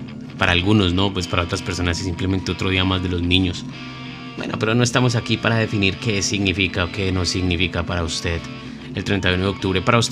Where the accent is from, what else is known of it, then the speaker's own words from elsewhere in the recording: Bogotá, Colombia; yo crecí en Bosa, Brasil. Un sector duro, un sector difícil, un sector complicado para la movilidad, complicado para la convivencia, complicado para las relaciones personales, complicado para todo.